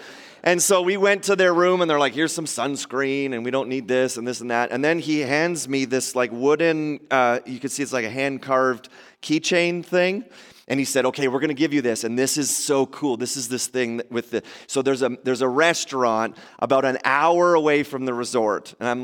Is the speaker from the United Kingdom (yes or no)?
no; Maple Ridge, British Columbia, Canada; And I said, well, we're from Maple Ridge